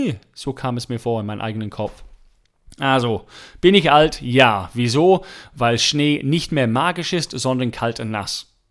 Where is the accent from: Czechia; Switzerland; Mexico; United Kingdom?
United Kingdom; England; Ich bin Engländer.